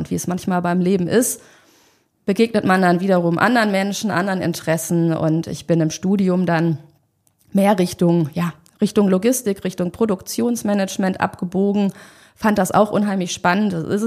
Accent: North Rhine-Westphalia, Germany; Ich bin ein Kind des Ruhrgebiets

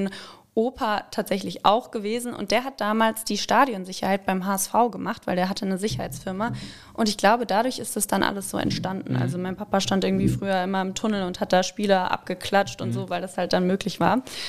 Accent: Frankfurt, Hesse, Germany; born or raised there; also born or lived in Hamburg

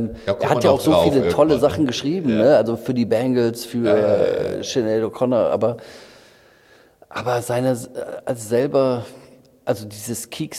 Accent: Mülheim an der Ruhr, North Rhine-Westphalia, Germany; aus meiner Heimatstadt Mühlheim an der Ruhr

